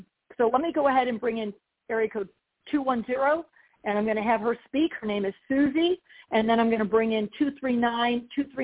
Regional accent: Georgia, United States; Founder of poodle rescue arrested on charges of animal cruelty here in my home state of Georgia.

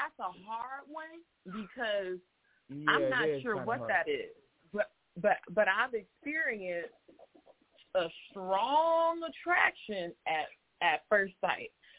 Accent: Florida, United States; I'm from Florida.

